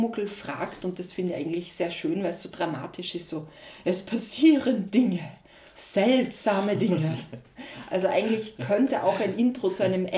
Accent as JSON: {"language": "German", "country": "Austria", "said": "Bei uns in Österreich hat der Krampus den Sack, wo die Kinder, die bösen Kinder verschwinden."}